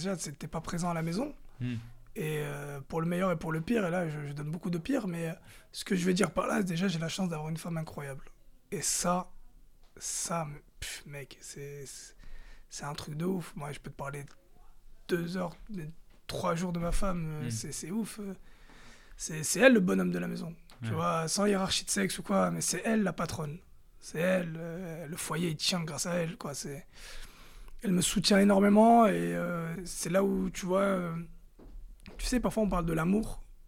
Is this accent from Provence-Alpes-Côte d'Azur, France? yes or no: yes; Cannes, Provence-Alpes-Côte d'Azur, France; il me dit, mais tu viens d'où? Je fais de Cannes.